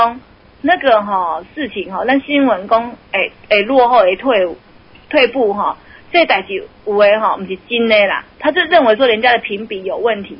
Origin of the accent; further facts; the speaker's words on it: Taiwan; 那我们台湾人民还能相信什么？